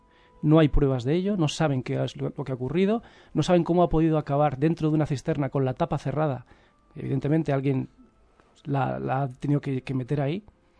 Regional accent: Navarre, Spain; born there; Sí, sí, soy navarro de apellido y nacimiento.

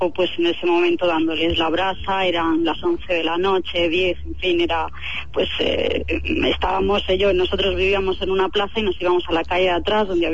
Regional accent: Bilbao, Basque Country, Spain; born there; now in Murcia, Spain; Sí, bueno, nací en Bilbao y ahora vivo en Murcia, pero sí, estuve en Bilbao, sí.

